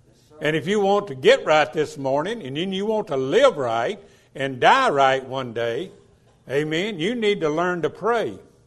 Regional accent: Mississippi, United States; But I was raised in church in South Mississippi

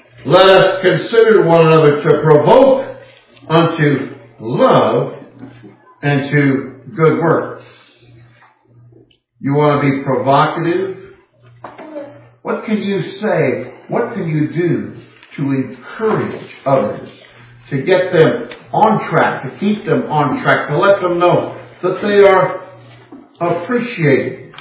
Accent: Castro Valley, California, United States; And I used to throw the Oakland Tribune in my hometown, the big city of Castro Valley.

